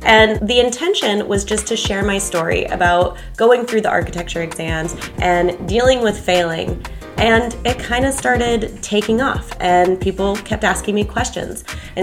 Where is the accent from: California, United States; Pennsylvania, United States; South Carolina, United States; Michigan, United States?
California, United States; San Diego; If you want to just know a little bit more about me, I grew up here in San Diego.